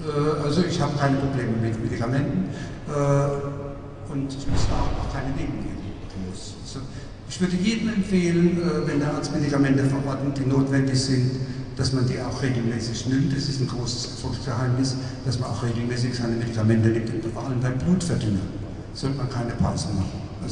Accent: Rhineland-Palatinate, Germany; Ich bin Pfälzer schon seit meiner Geburt

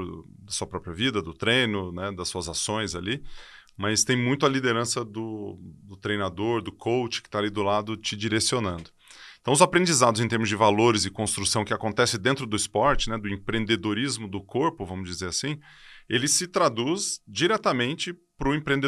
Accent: Ribeirão Preto, São Paulo, Brazil; born there; Sou nascido em Ribeirão Preto e fica entre Ribeirão e Uberaba ali. Fica quase um triângulo mineiro.

